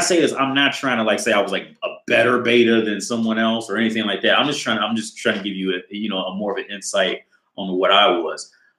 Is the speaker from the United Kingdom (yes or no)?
no; Ohio, United States; I'm from Ohio. So heroin was like a big thing in Ohio, especially back then.